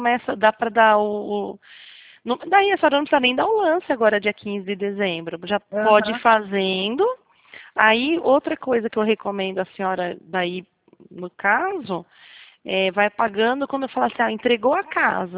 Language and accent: Portuguese; Botucatu, São Paulo, Brazil; now in Rio Claro, Brazil; mas eu sou de Botucatu, né? Sou daí da região.